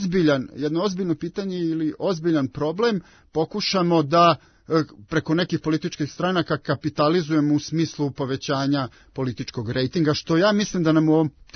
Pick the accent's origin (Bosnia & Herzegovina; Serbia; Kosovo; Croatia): Serbia; Vojvodina; Ja sećam se dobro 90. godina i dolazim iz Vojvodine i dobro su mi poznati ti događaji.